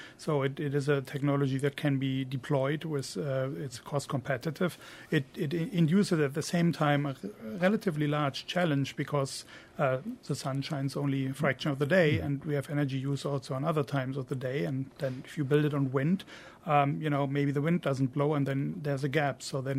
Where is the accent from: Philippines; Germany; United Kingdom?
Germany; English is a second language; I can talk about one example from my home country in Germany.